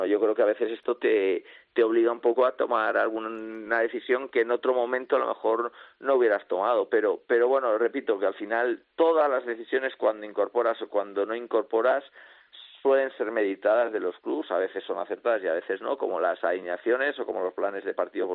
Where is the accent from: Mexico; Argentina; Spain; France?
Spain; Valencia, Valencian Community; es verdad que yo soy de Valencia, que tengo a la familia allí